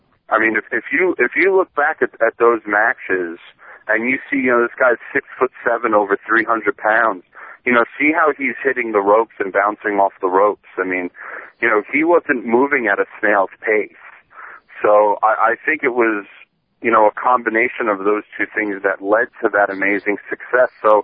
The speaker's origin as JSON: {"language": "English", "region": "New York", "country": "United States", "tie": "born or raised there", "said": "growing up in New York in the 80s with ESPN and cable TV"}